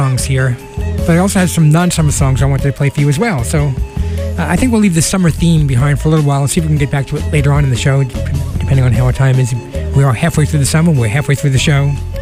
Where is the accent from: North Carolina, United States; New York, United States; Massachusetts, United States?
New York, United States; Queens; And I grew up in Queens, New York, too, so I used to hitch a ride to Rockaway Beach as well.